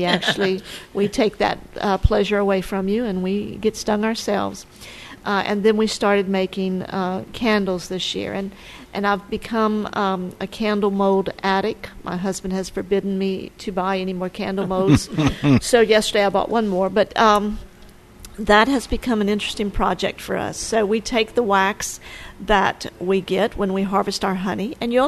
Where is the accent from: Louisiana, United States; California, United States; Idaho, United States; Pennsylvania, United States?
Louisiana, United States; born and raised in Vermilion Parish. Graduated from Gaydon, taught at Kaplan High School for 30 years. So I've been in this area for a long time.